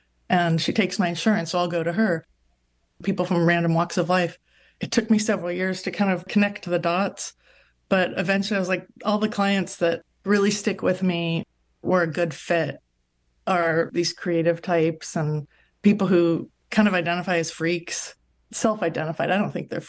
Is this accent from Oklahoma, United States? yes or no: no; San Pedro, California, United States; I grew up in San Pedro, California in the 70s and 80s.